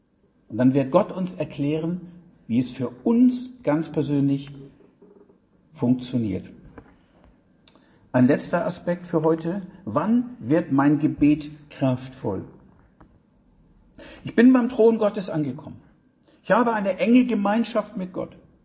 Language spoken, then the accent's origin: German; Northern Germany, Germany; ich komme ja aus Norddeutschland